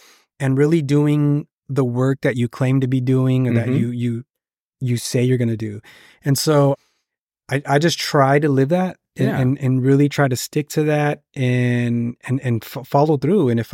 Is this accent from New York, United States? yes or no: no; Los Angeles, California, United States; Like I grew up in East LA.